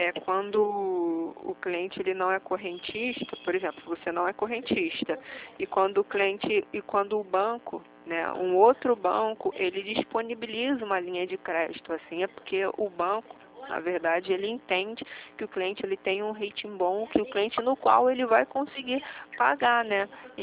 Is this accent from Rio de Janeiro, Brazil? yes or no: yes; Rio de Janeiro, Brazil; Eu sou do Rio